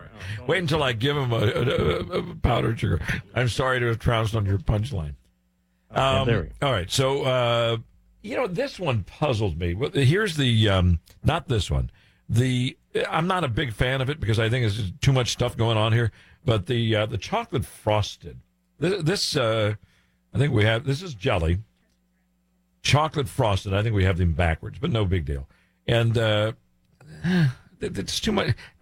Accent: Silver Spring, Maryland, United States; also born or lived in Washington, D.C.; as a Boy Scout growing up in the Maryland suburbs, I was born in Washington, D.C., but grew up in Silver Spring, Maryland.

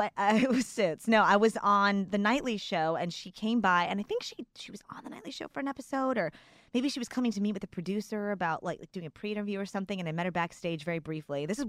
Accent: Texas, United States; I am a Texan.

